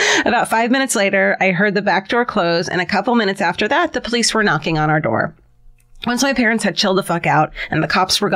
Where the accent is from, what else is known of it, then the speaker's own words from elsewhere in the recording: Melbourne, Victoria, Australia; Side note, I'm from Melbourne, Australia, so you should 100% dial 000